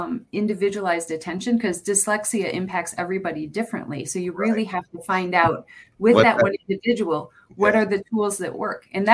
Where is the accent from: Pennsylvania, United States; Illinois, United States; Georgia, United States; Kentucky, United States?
Illinois, United States; also born or lived in New Hampshire; now in Michigan, United States; I was raised in Illinois, but was living in New Hampshire at the time.